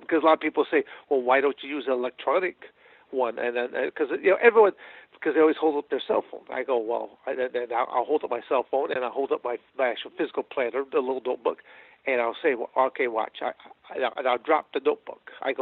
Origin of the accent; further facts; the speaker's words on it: Michigan, United States; also born or lived in Arizona; I bounce between two states, Michigan and Arizona. I'm born and raised in Michigan. And I went to Arizona State University.